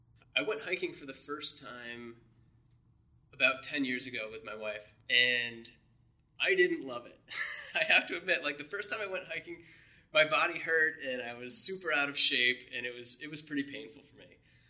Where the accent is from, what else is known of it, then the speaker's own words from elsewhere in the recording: Massachusetts, United States; I'm originally from Cape Cod, and I grew up as a shell fisherman, and my dad was a fisherman. And so I was used to living in a place where, you know, you've got a lot of tourists and stuff in the summer, but it's a beautiful place pretty much year-round.